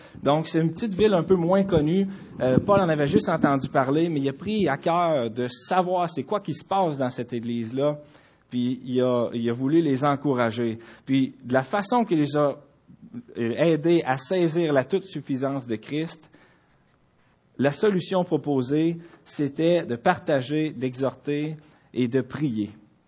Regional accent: Cap-de-la-Madeleine, Quebec, Canada; Je suis né au Cap de la Madeleine.

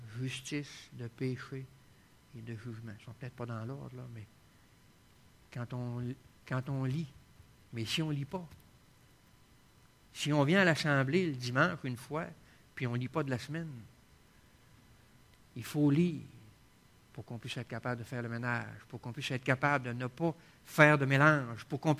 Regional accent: Quebec, Canada; Je viens du Saguenay, moi et mon épouse.

